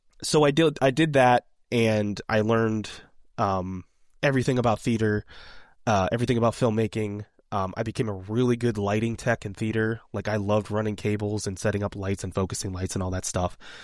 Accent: Virginia, United States; the schools in the state, which I'm from Virginia, they don't really have true filmmaking film schools

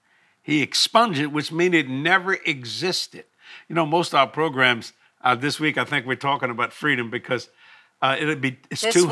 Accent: United States; And I'm so glad that I'm an American.

